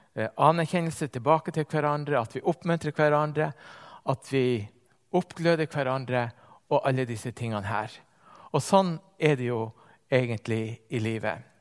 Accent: Northern Norway, Norway; now in Stavanger, Norway; Jeg fikk en opplevelse av dette med kultur når jeg kom fra Nord-Norge og flyttet ned til Stavanger.

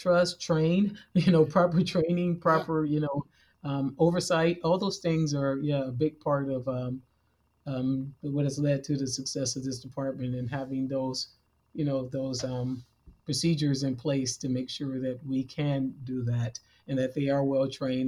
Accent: Oakland, California, United States; You know, like I said, I grew up in Oakland, and I'm still, several of my family members still live there. And I, you know, I was born, raised, and bred there.

